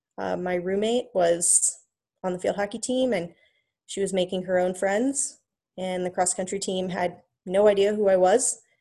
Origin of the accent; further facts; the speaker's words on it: Winston-Salem, North Carolina, United States; given that I was from Winston and had spent my entire childhood there.